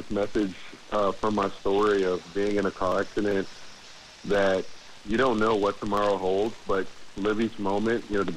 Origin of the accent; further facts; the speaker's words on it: Jacksonville, Florida, United States; I'm born and raised in Jacksonville, love my team.